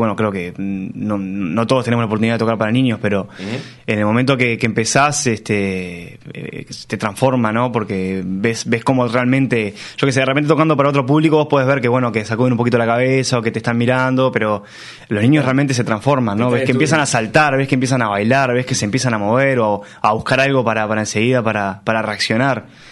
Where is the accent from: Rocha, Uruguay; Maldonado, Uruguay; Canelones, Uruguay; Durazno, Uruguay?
Canelones, Uruguay; La Paz; Yo soy de La Paz, sí.